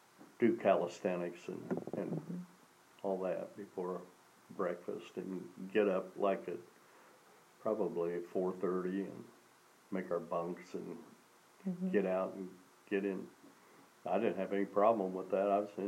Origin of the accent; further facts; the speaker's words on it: Georgia, United States; born there; "Sir, yes, sir. I was born in Georgia."